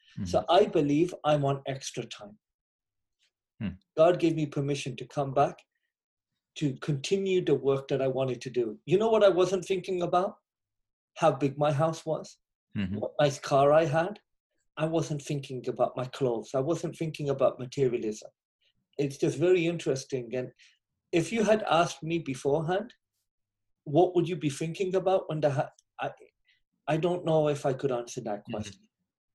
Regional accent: England, United Kingdom; now in United States; Now, I grew up in England, which I was not, in my opinion, that religious a place.

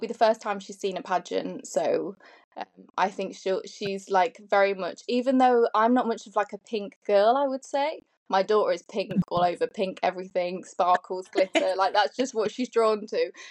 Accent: Lincoln, East Midlands, United Kingdom; It's called the University of Lincoln, and that's where I grew up as well. So it's in my hometown where I grew up. I moved away for a little while. And then I think it made me appreciate my hometown, actually.

